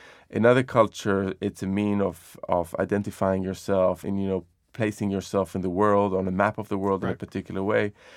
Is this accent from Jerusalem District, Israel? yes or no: yes; Jerusalem, Jerusalem District, Israel; So when I was growing up in Jerusalem, there was an incredible diversity of cuisines around.